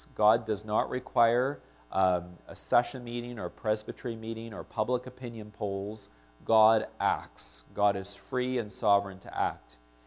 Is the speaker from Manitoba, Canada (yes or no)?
yes; Winnipeg, Manitoba, Canada; Growing up in Winnipeg, we had a family cottage that was owned by my uncle in Lake of the Woods, which has to be one of the most beautiful areas in northern Ontario.